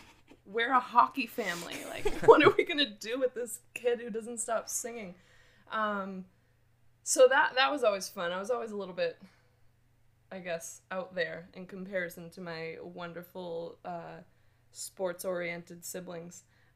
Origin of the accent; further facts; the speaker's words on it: Billerica, Massachusetts, United States; So I grew up in Billerica, mostly went to public schools, and then it's interesting growing up in Boston.